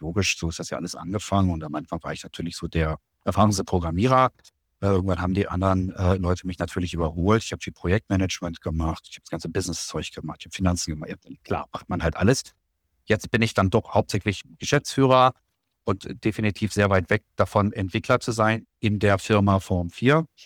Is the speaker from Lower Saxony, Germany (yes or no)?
yes; Hanover, Lower Saxony, Germany; moved away as an adult; now in Berlin, Germany; Bin dann damals nach Berlin gezogen, von Hannover, wo ich groß geworden bin. Dann eben mit 21 nach Berlin gezogen